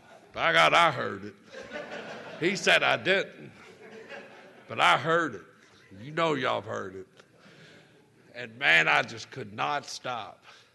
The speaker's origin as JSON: {"language": "English", "region": "Kentucky", "country": "United States", "said": "I'm from Western Kentucky."}